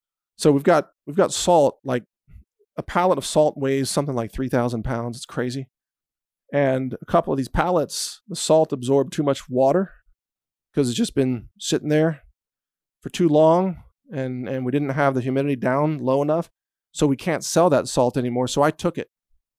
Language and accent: English; Texas, United States; all the typical firearms and ammunition you might expect since I'm a Texan.